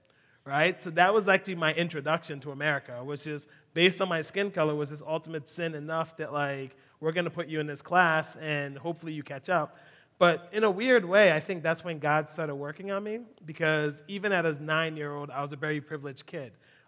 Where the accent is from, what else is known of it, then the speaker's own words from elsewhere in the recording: Philadelphia, Pennsylvania, United States; I grew up in Southwest Philly, and there was no white people around.